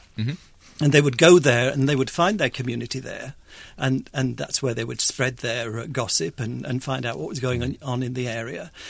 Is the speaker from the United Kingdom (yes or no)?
yes; Rotherham, Yorkshire and the Humber, United Kingdom; I come from Rotherham and I go back there quite frequently